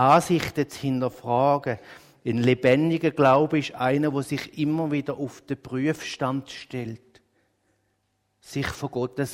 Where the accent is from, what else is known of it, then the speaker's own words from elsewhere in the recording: Switzerland; Häufig neigen wir dazu, als Schweizer eher den Mangel zu sehen.